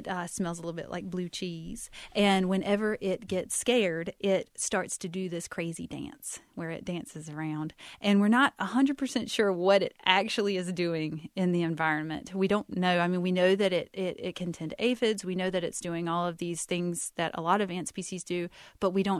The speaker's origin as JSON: {"language": "English", "town": "Goldsboro", "region": "North Carolina", "country": "United States", "said": "I was from Goldsboro, North Carolina. It's a small town"}